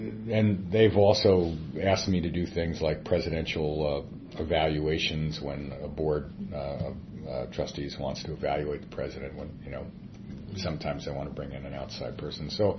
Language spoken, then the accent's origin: English; New York City, New York, United States; I grew up in New York City, and so being in Washington even half time for 15 months was a little like back to the future.